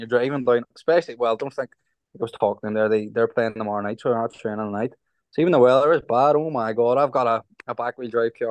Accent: Derry, Northern Ireland, United Kingdom; I'm from Derry, so you can just picture what it was like for me.

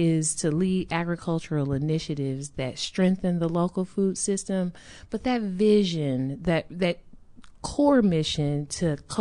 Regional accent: Memphis, Tennessee, United States; Well, yes, I am originally from Memphis, and faith played a huge role in growing up in Memphis.

